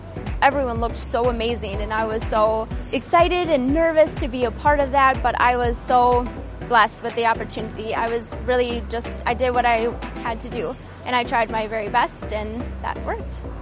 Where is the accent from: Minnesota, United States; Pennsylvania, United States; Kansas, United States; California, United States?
Minnesota, United States; Big Lake; I'm from Big Lake, Minnesota, and I am a rookie.